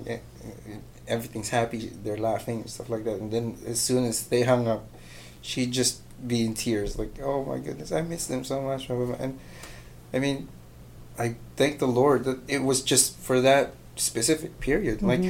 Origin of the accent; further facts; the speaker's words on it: Philippines; English is a second language; growing up in the Philippines, like Philippines is all summer